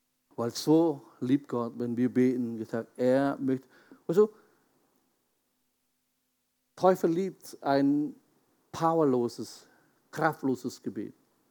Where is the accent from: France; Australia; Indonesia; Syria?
Indonesia; Jakarta; German is a second language; also bei mir in Jakarta, wo ich herkomme?